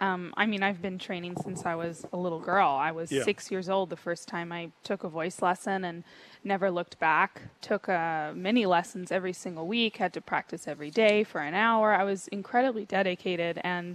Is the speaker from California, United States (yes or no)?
no; Fort Lauderdale, Florida, United States; now in New York City, United States; No. I was raised in Florida, in Fort Lauderdale, Florida.